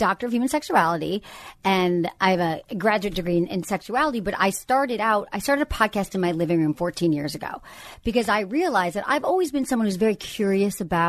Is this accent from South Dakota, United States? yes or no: no; Michigan, United States; I had zero sex education growing up in Michigan, and I don't think it's changed that much.